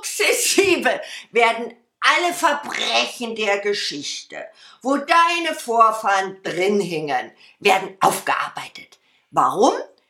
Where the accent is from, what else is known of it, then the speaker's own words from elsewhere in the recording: Berlin, Germany; born there; dann wurde in unserem Haushalt ja nur sächsisch-thüringisch gesprochen. Ich bin in West-Berlin geboren, aber meine Oma, der Opa, die Mutter, es wurde nur thüringisch-sächsisch gesprochen.